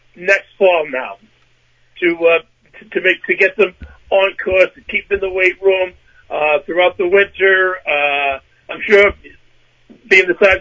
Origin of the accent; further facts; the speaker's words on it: Lynn, Massachusetts, United States; I grew up in West Lynn